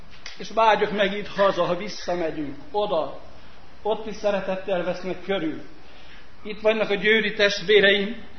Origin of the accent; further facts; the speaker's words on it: Sarmaság, Sălaj, Romania; 3 hete, 3,5 hete Sarmaságra voltunk hívva, 75 éves jubileum ünnepély volt, ott születtem, ott nevekedtem, 28 évet töltöttem ott.